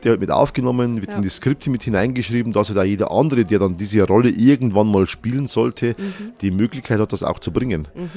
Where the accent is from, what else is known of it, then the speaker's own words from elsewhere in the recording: Bavaria, Germany; also born or lived in Bad Tölz; also ich bin ein Niederbayer.